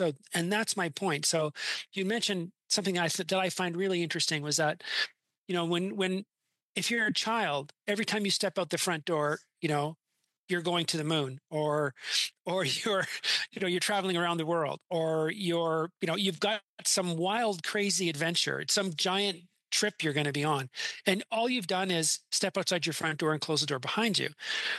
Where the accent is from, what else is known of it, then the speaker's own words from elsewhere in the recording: Canada; I grew up in Canada